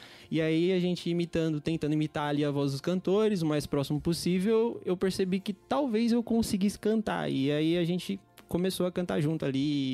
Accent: Guarulhos, São Paulo, Brazil; Eu sou de Guarulhos, desde nascença mesmo. Nascido e crescido em Guarulhos.

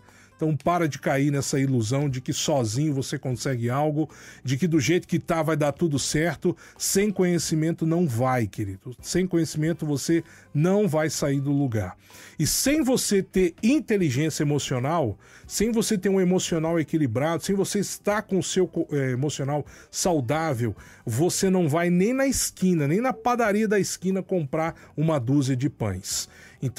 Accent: Juiz de Fora, Minas Gerais, Brazil; Lá na minha cidade, lá em Juiz de Fora, eu só conheço uma banca. E Juiz de Fora é a quinta maior cidade do estado de Minas.

